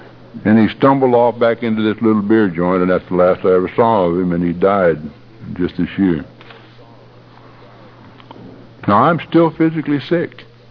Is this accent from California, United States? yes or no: no; Lawrence, Kansas, United States; born there; to take a trip back to this little town that I was born in Lawrence, Kansas, to see my dad.